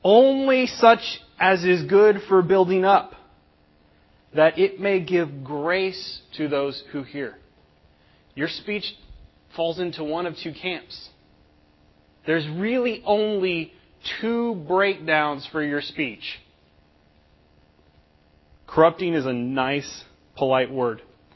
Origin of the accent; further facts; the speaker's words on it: the South, United States; Just because we're from the South, and we're generally a little bit nicer to each other.